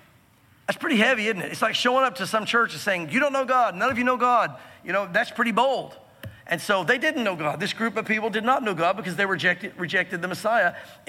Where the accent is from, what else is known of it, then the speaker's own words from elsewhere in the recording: the South, United States; growing up in the South, I thought I knew the Lord. I went to church on a regular basis.